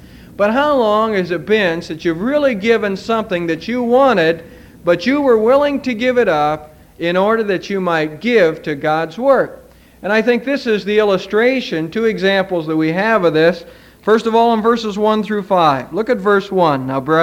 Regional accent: Ohio, United States; also born or lived in Michigan; being born and raised in Ohio, I just have not been able to get the Ohio State Buckeyes

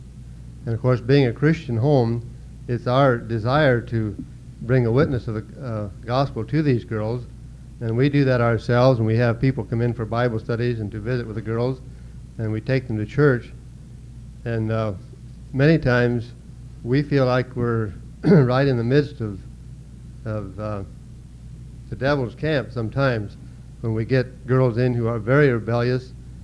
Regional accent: Dallas, Texas, United States; We're from Dallas, in San Antonio.

